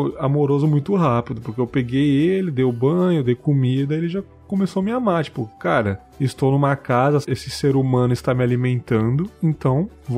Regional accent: São Paulo, Brazil; now in Cachoeira, Brazil; Sou de São Paulo, São Paulo capital.

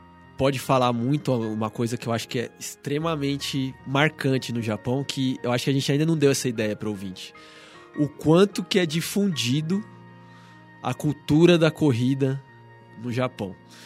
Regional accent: Brazil; como brasileiro aqui, a gente admira muito. Eu admiro muito isso, assim.

